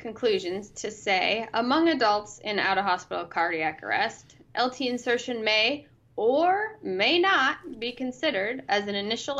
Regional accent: Washington, United States; sorry, but Washingtonians, we speak perfectly and we do not have an accent.

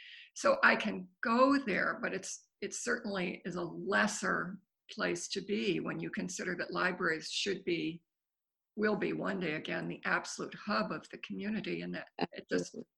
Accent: Old Greenwich, Connecticut, United States; I grew up in Old Greenwich, but at the time, later on, I lived in Westbrook.

